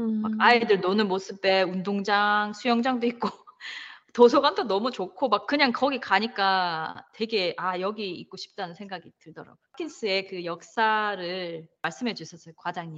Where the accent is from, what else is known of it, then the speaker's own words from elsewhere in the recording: Daegu, South Korea; 저는 보스턴에 가고 싶지 않았어요. 왜냐면 전 대구 사람이거든요. 엄청 춥잖아요.